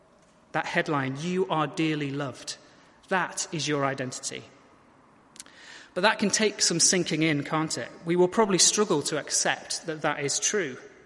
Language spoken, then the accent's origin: English; United Kingdom; I'm straight, I'm male, I'm white, I'm British